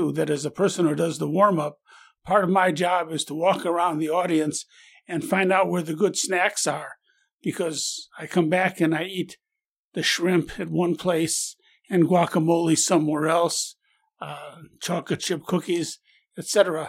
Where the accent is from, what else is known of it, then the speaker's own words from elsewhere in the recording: Oshkosh, Wisconsin, United States; born there; I was born in Oshkosh, Wisconsin. Yes, there is an Oshkosh.